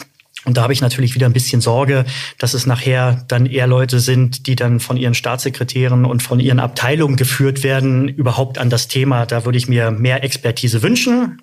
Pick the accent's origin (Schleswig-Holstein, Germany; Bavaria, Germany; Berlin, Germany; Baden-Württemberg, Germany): Berlin, Germany; born there; am Ende meine Geburtsstadt, hier die Hauptstadt, als stärkste Partei anführen.